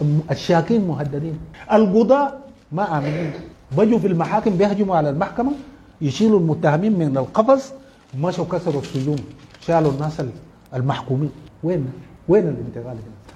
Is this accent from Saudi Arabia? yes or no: no; Darfur, Sudan; لكن في ظل هذه الظروف أنا من دارفور